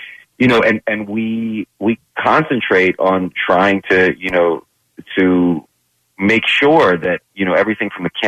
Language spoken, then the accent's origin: English; Philadelphia, Pennsylvania, United States; But you know, I grew up in Philadelphia, so I guess I just got the gene. I got the Philly gene.